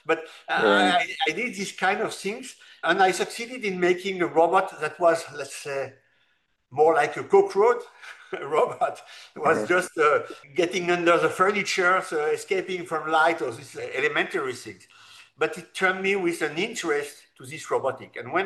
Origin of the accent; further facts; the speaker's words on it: France; I'm from France. I'm living in Paris